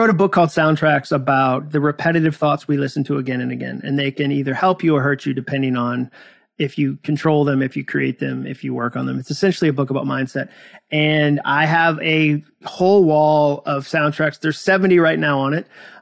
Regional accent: Brazil; I'm from Brazil.

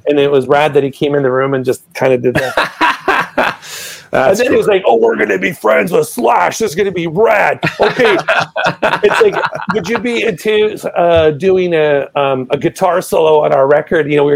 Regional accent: Vancouver, British Columbia, Canada; I'm from Vancouver.

